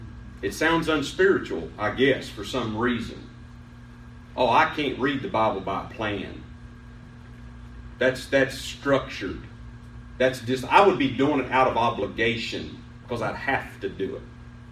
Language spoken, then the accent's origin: English; West Virginia, United States; I'm from West Virginia. So, but I said, I'm just kind of a hillbilly.